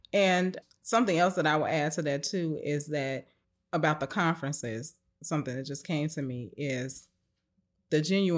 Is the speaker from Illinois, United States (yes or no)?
yes; Chicago, Illinois, United States; I grew up in Chicago. So yeah. most of the schools that I've gone to have been all African American.